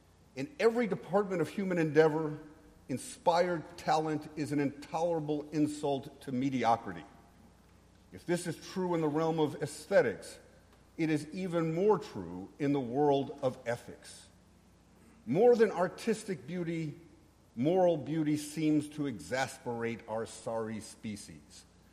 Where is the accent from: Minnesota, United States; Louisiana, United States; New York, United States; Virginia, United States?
New York, United States; now in Texas, United States; my wife and I, Paige, who's right over there, we come from New York. We actually started here in the Diocese of Texas 20 years ago.